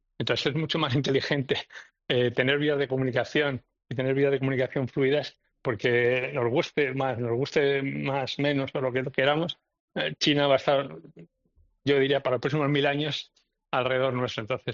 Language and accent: Spanish; Spain; no es tan distinto como somos nosotros, los españoles, porque los españoles somos también un poco los mediterráneos, ¿no? Yo diría del sur de Europa.